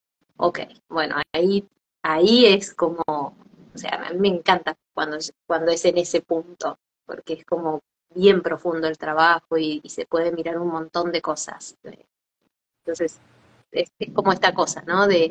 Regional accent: Mendoza, Argentina; eran muchísimas personas en un auditorio en Mendoza, de donde yo soy, en Argentina

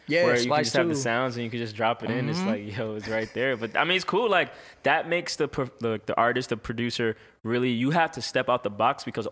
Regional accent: New York, United States; It started just growing up in New York, you know.

